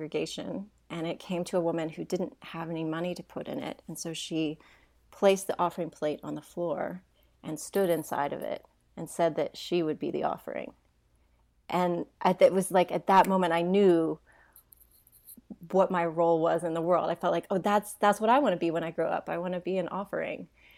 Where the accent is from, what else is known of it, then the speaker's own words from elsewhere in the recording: Hendersonville, Tennessee, United States; I actually grew up in a small town. It used to be a small town. It's not anymore. Right outside of Nashville, Tennessee. And it's a place, it's called Hendersonville